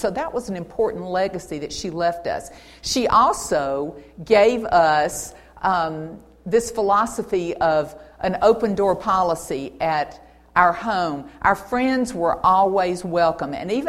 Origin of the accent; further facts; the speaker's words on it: Opelika, Alabama, United States; And so that was an exciting place to live and grow up. And in our hometown, small town, Opelika